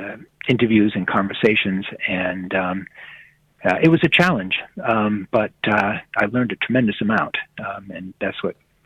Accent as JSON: {"language": "English", "country": "United States", "said": "and on top of that, you know, I'm an American, you know."}